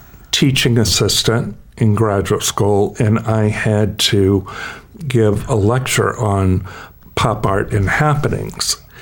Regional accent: the South, United States; I grew up in the South, and art was a form of freedom for me.

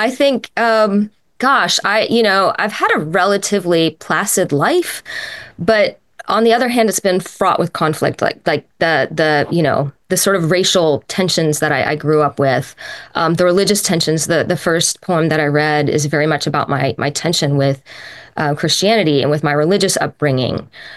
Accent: Atlanta, Georgia, United States; I grew up in Atlanta in a very racially fraught time in the 80s and early 90s, and I was part of the busing system.

